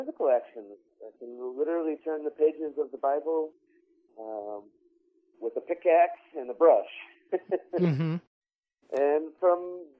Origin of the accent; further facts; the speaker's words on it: Detroit, Michigan, United States; I grew up in around Detroit, Michigan, suburbs of Detroit, Michigan, and went to Jewish Hebrew school up until high school